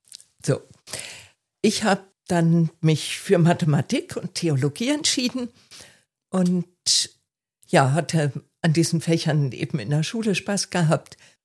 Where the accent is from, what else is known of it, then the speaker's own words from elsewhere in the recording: Münster, North Rhine-Westphalia, Germany; born there; Ja, ich bin in Münster in Westfalen geboren worden, Jahrgang 1956.